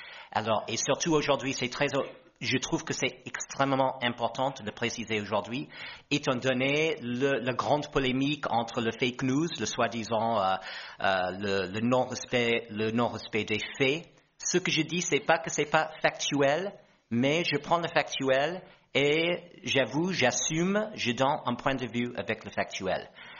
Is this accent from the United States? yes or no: yes; United States; en tant qu'Américain, je veux dire que ça, c'était aussi cité par